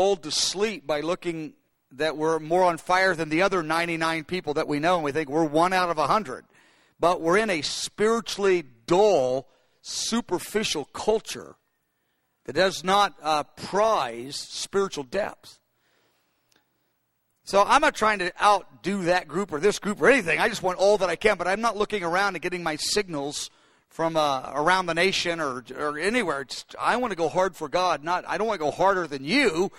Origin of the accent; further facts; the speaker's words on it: United States; The problem with our culture, and I like being an American